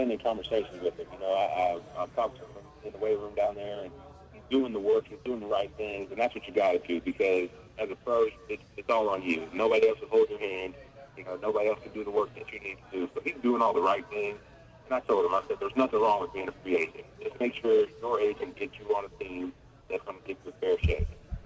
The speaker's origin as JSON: {"language": "English", "town": "Decatur", "country": "United States", "tie": "born or raised there", "said": "I'm a natural left-hand. right-hander, but, you know, growing up in Decatur, we had to use right-handed clubs."}